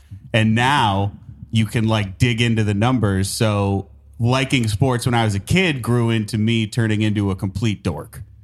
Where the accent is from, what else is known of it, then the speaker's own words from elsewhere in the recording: Chicago, Illinois, United States; I'm from Chicago.